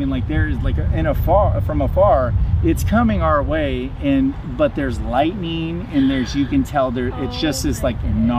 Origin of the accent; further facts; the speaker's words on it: California, United States; Now, mind you, we're from California.